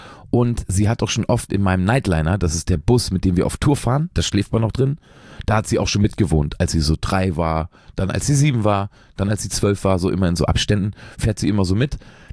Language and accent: German; Lower Saxony, Germany; ich spiele manchmal ja Konzerte in meiner alten Heimat. Braunschweig ist die nächstgrößere Stadt, so, die liegt so zwischen Berlin und Hannover.